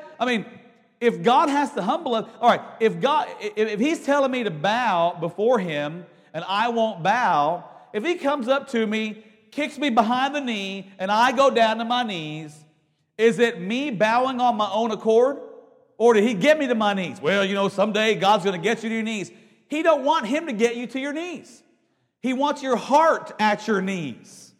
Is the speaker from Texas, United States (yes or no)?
yes; Houston, Texas, United States; I grew up in Houston, and we thought, you know, I grew up in a denomination that was just kind of evil